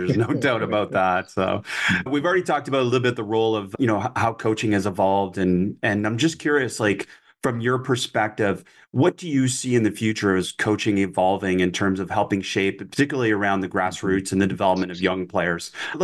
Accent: Canada; Absolutely. And I'm Canadian.

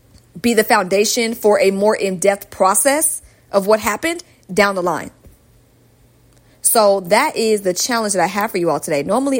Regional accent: Atlanta, Georgia, United States; also born or lived in Los Angeles; I was in LA for some years, and I'm from Atlanta, but I moved to LA in 2018. And then I came back a few years later. And now I'm back in Atlanta

